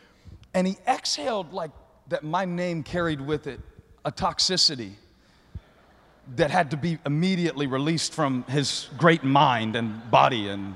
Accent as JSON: {"language": "English", "town": "Charlotte", "region": "North Carolina", "country": "United States", "said": "So I came from Charlotte, North Carolina with an invitation."}